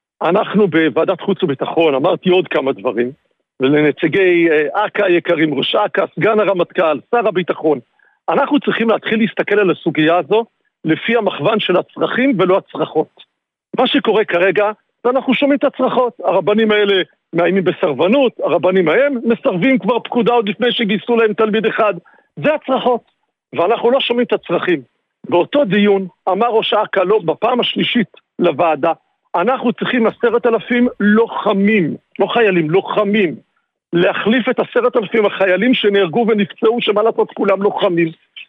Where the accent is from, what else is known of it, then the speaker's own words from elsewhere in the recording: Jerusalem, Jerusalem District, Israel; וגם אני הגעתי בתור ילד ירושלמי